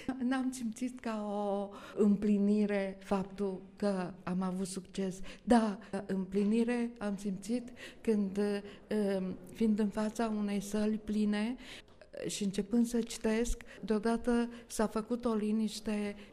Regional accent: Romania; Eu mi-amintesc ca româncă

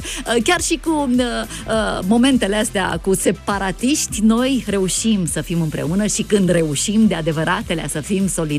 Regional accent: Ploiești, Prahova, Romania; Să știți că eu sunt ploieșteancă.

